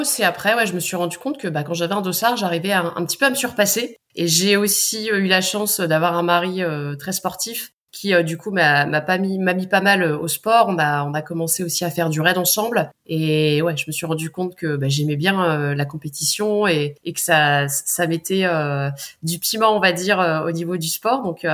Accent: Hauts-de-France, France; now in Annecy, France; j'ai 36 ans. Je suis originaire du Pas-de-Calais. Maintenant, je ne dis plus que je vis dans le Pas-de-Calais, je dis que je suis originaire de là-bas. Ça fait une semaine que j'ai déménagé à la montagne, tout près d'Annecy.

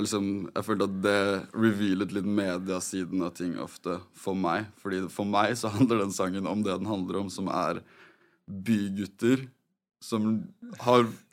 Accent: Oslo, Norway; Jeg har vokst opp på Adamstuen

